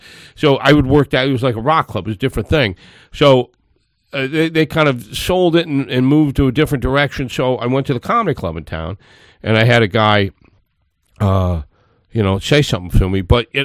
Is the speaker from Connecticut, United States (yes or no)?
no; Akron, Ohio, United States; Now, my hometown, Akron, Ohio, I used to work a club there